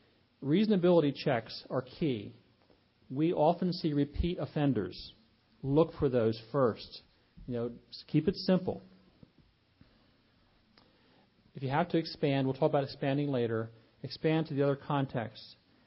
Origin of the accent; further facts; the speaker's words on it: Pennsylvania, United States; We're from Pennsylvania. We see cows and pigs, mostly.